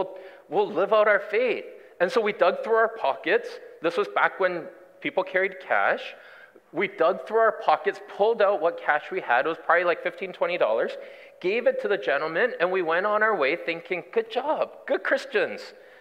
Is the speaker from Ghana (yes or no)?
no; Ontario, Canada; now in Vancouver, Canada; I grew up mostly in Ontario before I moved out here to go to Regent College for seminary.